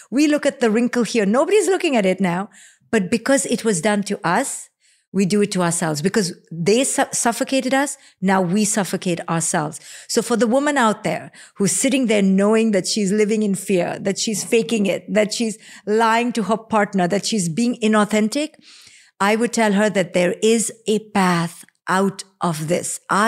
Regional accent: India; you and I growing up in India in particular

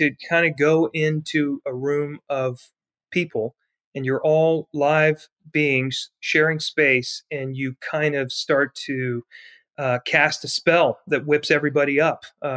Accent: Charlotte, North Carolina, United States; But at Carmel Junior High, where I grew up in Charlotte, in your ninth grade year, you could begin in JROTC.

